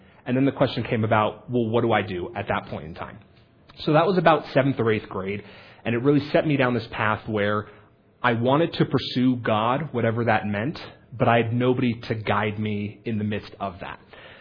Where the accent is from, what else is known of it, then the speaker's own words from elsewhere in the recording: Massachusetts, United States; also born or lived in Los Angeles; I'm actually from Los Angeles originally, was raised in Western Massachusetts.